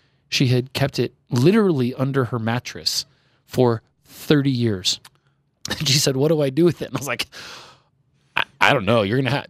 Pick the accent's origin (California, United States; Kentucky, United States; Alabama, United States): California, United States; Sacramento; I grew up in Sacramento, so there's a little town called Evergreen outside of Sacramento, Auburn to Sacramento, kind of like Evergreen is to Denver.